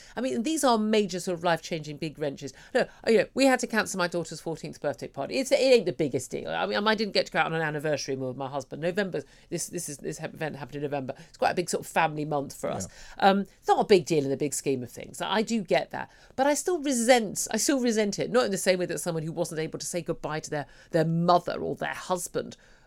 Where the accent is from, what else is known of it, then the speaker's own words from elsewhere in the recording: United Kingdom; Really proud as a British citizen of where we've stood, shoulder to shoulder with Ukrainian people